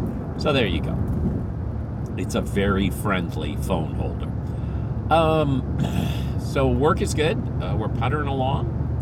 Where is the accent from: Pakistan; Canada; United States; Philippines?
Philippines; I grew up in the Philippines, and we had multiple cultures in the Philippines